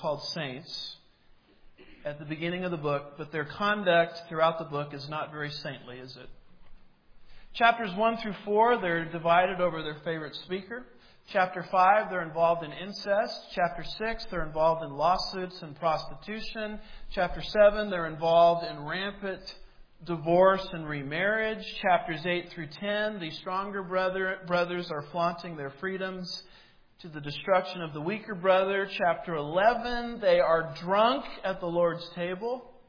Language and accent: English; Texas, United States; I'm from Texas. I'm around these people all the time.